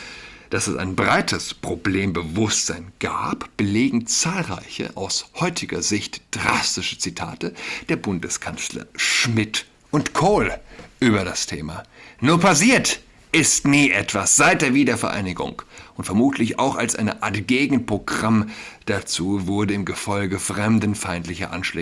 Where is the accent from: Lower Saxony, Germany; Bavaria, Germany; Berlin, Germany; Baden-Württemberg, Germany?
Berlin, Germany; Auf einem 90. Geburtstag komme ich mit einem Schulkameraden des Jubiläars ins Gespräch. Wir sind ja beide aus Berlin.